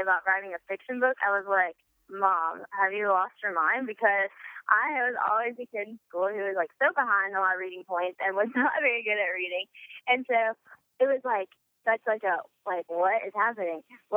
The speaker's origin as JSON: {"language": "English", "region": "Louisiana", "country": "United States", "tie": "born or raised there", "said": "whenever I was just growing up in Louisiana, living my everyday life."}